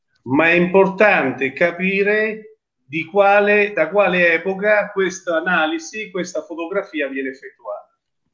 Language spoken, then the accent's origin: Italian; Spello, Umbria, Italy; now in Terni, Italy; io vengo da Terni e da Spello, sono originario di Spello, risiedo a Terni, quindi sono umbro a tutti gli effetti.